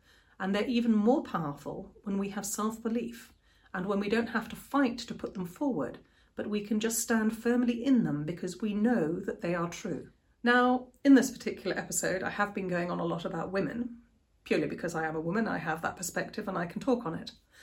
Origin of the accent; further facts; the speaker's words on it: Botswana; the culture I was brought up in Botswana growing up.